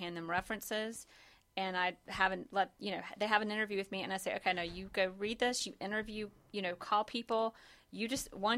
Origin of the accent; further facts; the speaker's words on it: Georgia, United States; also born or lived in Las Vegas; I grew up riding horses in South Georgia, lived in Las Vegas, trained horses in Las Vegas.